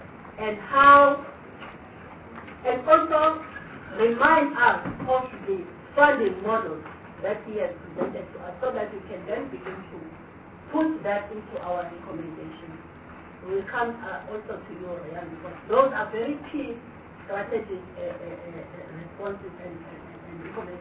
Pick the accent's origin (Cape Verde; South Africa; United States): South Africa; Harding, KwaZulu-Natal; born there; we could have a similar system in Harding where I was born